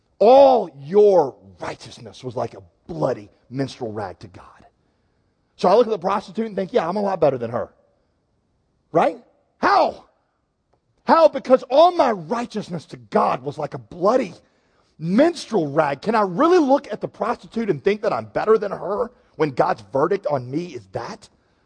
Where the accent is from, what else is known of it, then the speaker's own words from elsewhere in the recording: United States; It means that more important to me than being American or being white is the fact that I am bought by and raised in Jesus.